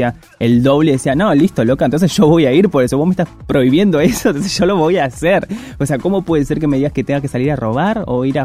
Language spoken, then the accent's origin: Spanish; Fuerte Apache, Buenos Aires Province, Argentina; soy gay, soy afeminado porque amo, soy drag queen, cantante, soy del Fuerte Apache.